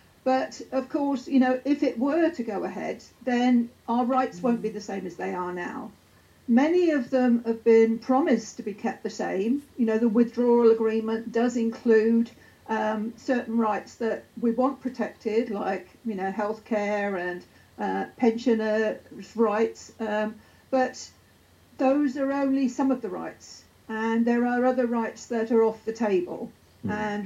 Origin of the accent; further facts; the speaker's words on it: United Kingdom; we don't want to be regarded as special. Just because we're British.